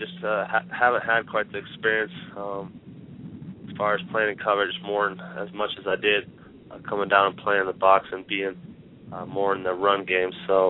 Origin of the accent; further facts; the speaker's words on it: Wyoming, United States; Coming out of high school, I grew up in Wyoming. It's kind of hard to get recognized out of here, just with the population.